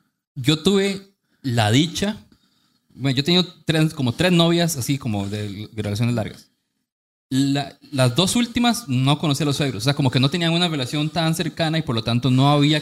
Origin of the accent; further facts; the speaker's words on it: Ciudad Quesada, Alajuela, Costa Rica; Yo soy de Ciudad Quesada, madre, San Carlos.